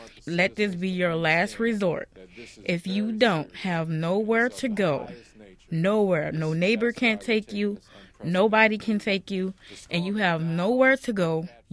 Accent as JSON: {"language": "English", "town": "New Orleans", "region": "Louisiana", "country": "United States", "lives_now": "Houston, United States", "said": "I live in Houston, Texas. I'm from New Orleans, Louisiana, and I'm 33 years old."}